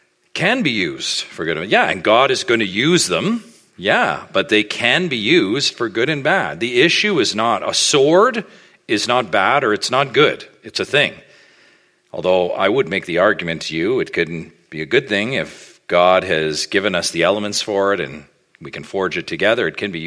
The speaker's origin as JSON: {"language": "English", "town": "Oshawa", "region": "Ontario", "country": "Canada", "tie": "born or raised there", "said": "of course I grew up in Oshawa"}